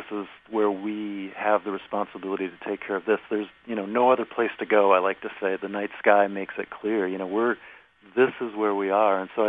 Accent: Minneapolis, Minnesota, United States; I grew up in Minneapolis, and we still have a family cabin about 3 hours north of the city.

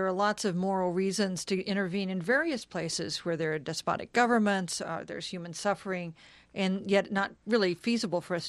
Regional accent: Wichita, Kansas, United States; We'll go first to John, calling from my hometown of Wichita, Kansas.

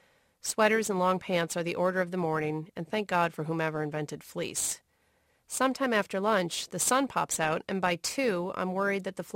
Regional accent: New York, United States; I grew up in New York State near Lake Ontario, and the seasons were quite easy to master.

